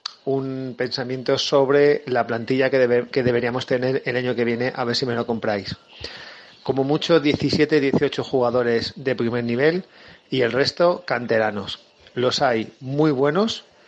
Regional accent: Madrid, Community of Madrid, Spain; de Madrid.

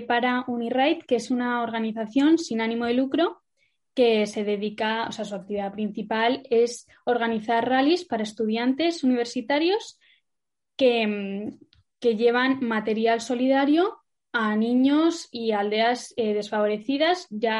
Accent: Spain

